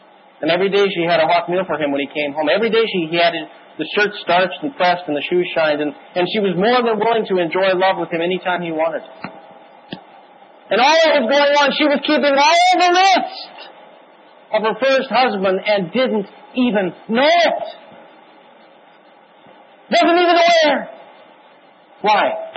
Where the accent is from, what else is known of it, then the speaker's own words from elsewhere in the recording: Canada; I was born in Canada, case closed, I'm Canadian.